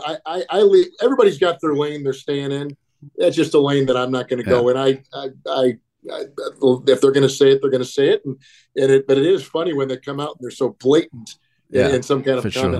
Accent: Green Bay, Wisconsin, United States; I grew up in Green Bay, My dad was with the Packers for 37 years.

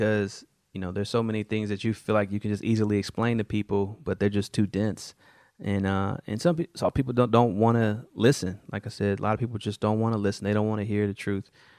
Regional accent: Kansas City, United States; yeah, I'm from Kansas City

